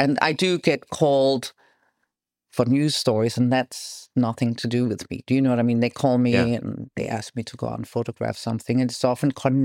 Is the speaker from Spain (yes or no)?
yes; Malaga, Andalusia, Spain; also born or lived in Madrid; In Malaga. I grew up in Spain, and I went to a Swedish school, and then I went to an English school. And then I left when I was quite young, moved to Madrid.